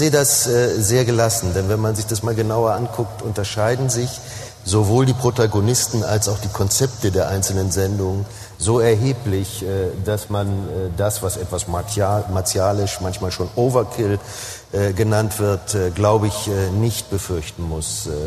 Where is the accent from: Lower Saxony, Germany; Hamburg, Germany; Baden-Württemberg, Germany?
Hamburg, Germany; Und mir gefällt als Hamburger auch das Understatement zu sagen, das seien Stühle.